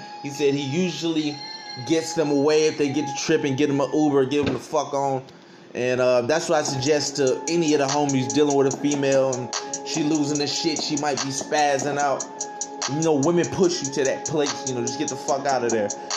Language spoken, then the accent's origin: English; Tennessee, United States; If you don't know by now … I hail from Tennessee. I was raised here, moved around a couple, you know, places